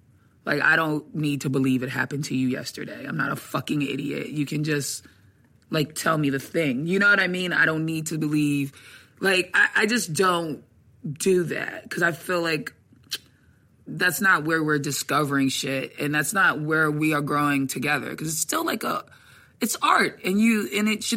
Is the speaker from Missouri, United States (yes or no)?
no; Atlanta, Georgia, United States; I was born in Atlanta.